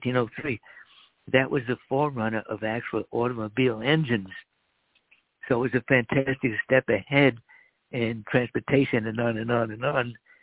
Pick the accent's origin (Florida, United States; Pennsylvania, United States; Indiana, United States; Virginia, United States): Florida, United States; Miami; I do a lot of Latin dancing back home in Miami.